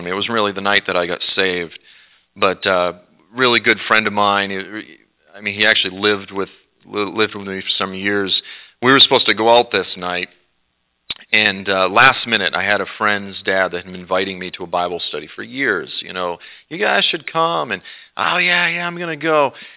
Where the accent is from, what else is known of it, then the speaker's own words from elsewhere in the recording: Cape Cod, Massachusetts, United States; now in Kentucky, United States; growing up in Cape Cod, we always had the saying, red sky at night, sailor's delight, red sky at morning, sailor's warning